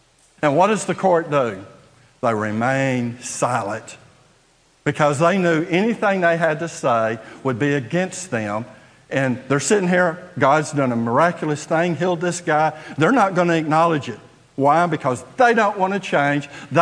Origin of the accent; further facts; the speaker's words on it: Trinity, Texas, United States; born there; I was born in Trinity, so I can say that.